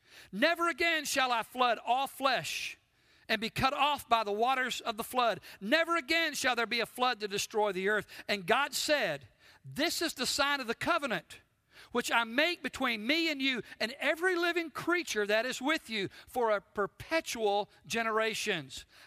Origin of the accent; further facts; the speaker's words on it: United States; So as a patriot, as an American, I urge you, I implore you, never forget the price that was paid for our freedom.